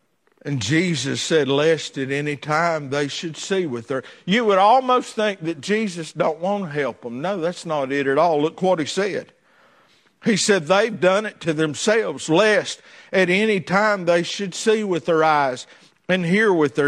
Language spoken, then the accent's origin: English; North Carolina, United States; also born or lived in Ashe County, North Carolina; I came from Wilkes County, North Carolina. Before we came here, we moved from Ashe County, North Carolina. We lived on a little Christmas tree farm back up in the woods, and I'm proud to be a mountaineer.